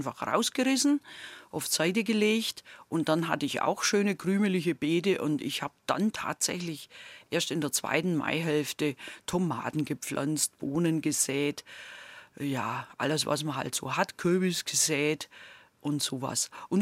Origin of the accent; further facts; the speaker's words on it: Swabia, Germany; now in Lower Franconia, Germany; Also zu Hause, also in meiner Heimat, werde ich schon erkannt, dass ich eigentlich nicht mehr so ganz richtig rede.